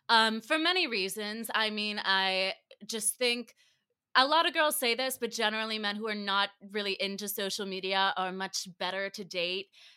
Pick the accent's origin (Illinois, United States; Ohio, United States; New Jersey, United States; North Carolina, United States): North Carolina, United States; Cary; moved away as an adult; now in New York, United States; I am originally from, I grew up in Cary, North Carolina, so I'm suburban, you know, a little Southern Belle. And I moved to New York about 3 years ago to go to school.